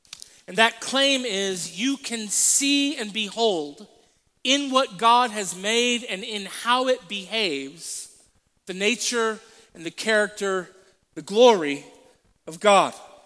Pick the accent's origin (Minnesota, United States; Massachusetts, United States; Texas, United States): Texas, United States; now in Colorado, United States; I grew up in Texas and there was nothing but Whataburger and hot, just hot and Whataburger